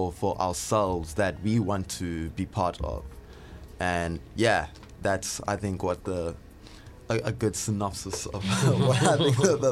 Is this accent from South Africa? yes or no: yes; Port Elizabeth, Eastern Cape, South Africa; now in Cape Town, South Africa; I'm from Port Elizabeth, or Qeberha now. Originally, what brought me to Cape Town was music. I came here to study music, and I studied music.